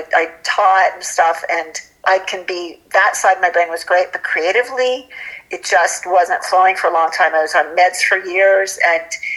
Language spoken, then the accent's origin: English; Ohio, United States; And all my friends from high school, I grew up in Ohio.